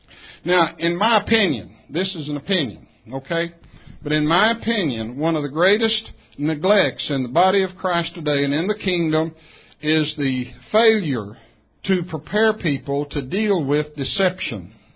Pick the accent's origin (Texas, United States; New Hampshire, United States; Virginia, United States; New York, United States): Texas, United States; Now, you had Dr. Null up here with his beautiful southern accent, but I'm from West Texas, folks. And what you see is what you get. And we have colloquialisms that are peculiar to West Texas.